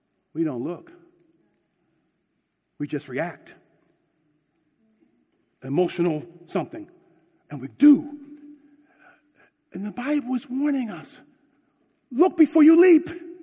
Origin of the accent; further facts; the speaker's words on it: Philadelphia, Pennsylvania, United States; And yes, I'm from Philly. I use my horn.